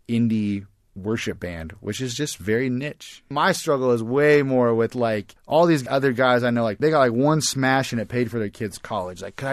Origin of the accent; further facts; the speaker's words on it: Seattle, Washington, United States; I'm from Seattle, and the Seahawks are in the Super Bowl.